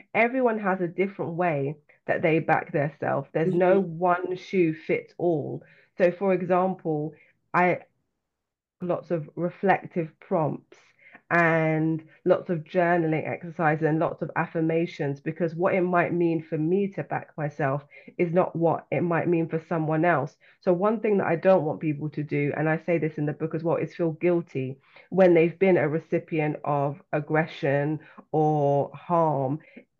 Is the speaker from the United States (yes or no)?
no; London, United Kingdom; accent: London; And I grew up in London, and London, well, if you've got people from the UK or anyone from the US who watches Top Boy, that's the kind of slang that I had.